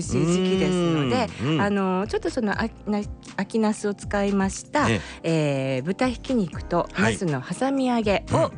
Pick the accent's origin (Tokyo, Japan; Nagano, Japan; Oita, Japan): Oita, Japan; 私の実家の大分からあのカボスがちょっと届きましたので